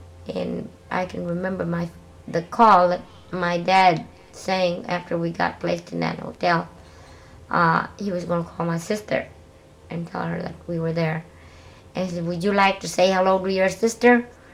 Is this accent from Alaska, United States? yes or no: yes; Alaska, United States; I was introduced and was told I was from Alaska. I was an Eskimo.